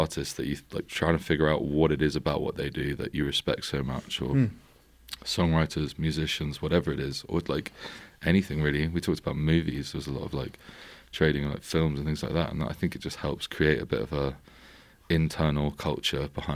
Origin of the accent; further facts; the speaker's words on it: London, United Kingdom; I'm from West London. I think we're kind of both from West London, but Kev's kind of been everywhere. I've sort of been West London most of my life and recently moved to North London.